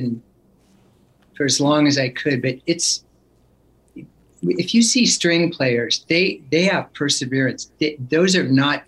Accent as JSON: {"language": "English", "town": "Oakland", "region": "California", "country": "United States", "tie": "born there", "said": "Well, I was born in Oakland, and then we lived there and in that area until I was about 5 years old."}